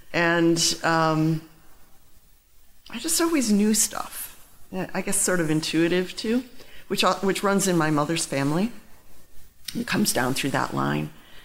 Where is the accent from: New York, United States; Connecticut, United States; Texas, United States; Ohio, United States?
Connecticut, United States; Middletown; also born or lived in Hartford; I was born right here in Hartford at St. Francis Hospital. I grew up in Middletown.